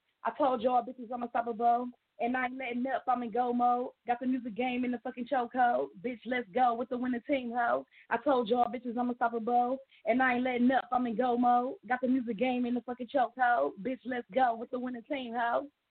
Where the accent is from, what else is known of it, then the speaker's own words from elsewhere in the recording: Cleveland, Ohio, United States; I am from Cleveland.